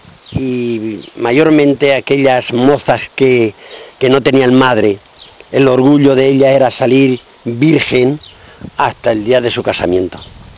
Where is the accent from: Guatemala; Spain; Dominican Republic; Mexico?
Spain; Ledaña, Castilla-La Mancha; Pues allí en el pueblo, en Ledaña, en mi pueblo.